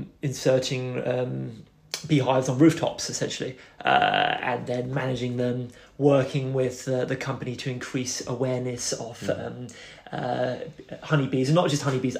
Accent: Greenwich, London, United Kingdom; I am from Greenwich in southeast London.

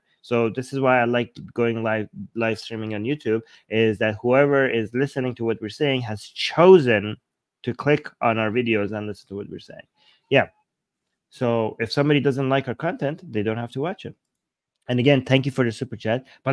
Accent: Iran; now in Canada; Hey, I'm Iranian Canadian, so as an Iranian

